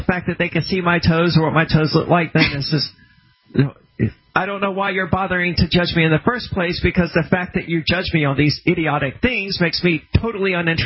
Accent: Memphis, Tennessee, United States; I'm from the South and Memphis, Tennessee in general, where there are strip clubs everywhere.

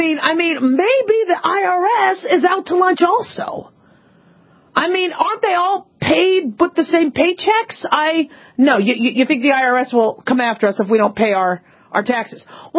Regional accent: United States; born there; If I go out of the country, I'll very proudly tell you where I was born. I was born in the United States. Here's my papers.

